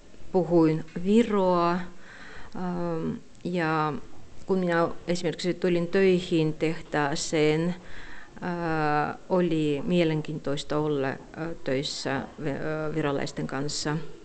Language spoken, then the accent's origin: Finnish; Tartu, Tartu County, Estonia; Finnish is a second language; moved away as an adult; now in Russia; oikeastaan kotoisin olen Virosta, Tartosta. Olen siellä syntynyt ja käynyt koulua 17 vuotta. Sitten vuoden olen siellä ollut töissä. Ja sen jälkeen olen tullut Pietarissa opiskelemaan yliopistoon.